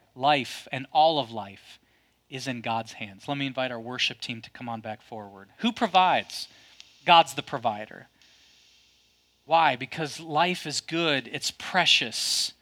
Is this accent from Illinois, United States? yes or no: no; Michigan, United States; my accent doesn't fit in Michigan anymore because it's a little more pinched like this. But my accent doesn't quite fit in Kentucky because you can tell.